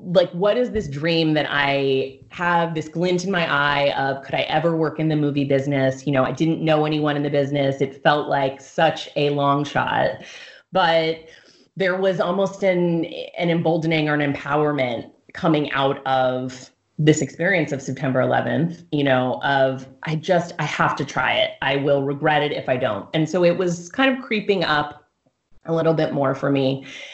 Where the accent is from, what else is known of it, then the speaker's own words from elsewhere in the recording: Abington, Pennsylvania, United States; You know, I grew up in Abington, Pennsylvania, which is a suburb right outside of Philadelphia